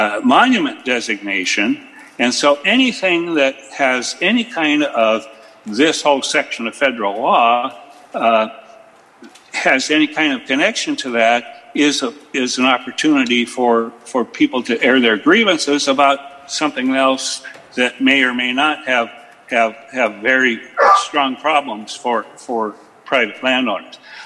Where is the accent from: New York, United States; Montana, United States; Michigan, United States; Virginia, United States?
Montana, United States; Chinook; terminates at the Bear Paw Battlefield south of my hometown of Chinook, Montana.